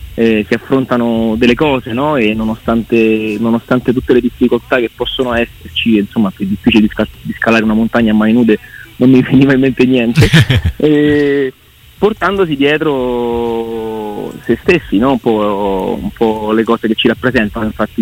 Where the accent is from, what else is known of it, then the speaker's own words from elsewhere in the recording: Rome, Lazio, Italy; Io sono romano, però mio padre è nato in questo paese, si chiama Radicofani, che è un posto in Val d'Orcia.